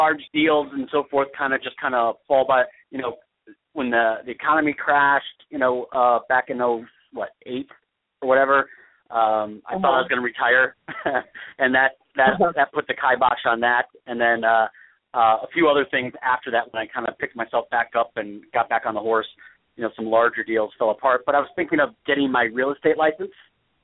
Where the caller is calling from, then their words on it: California, United States; I'm calling from California.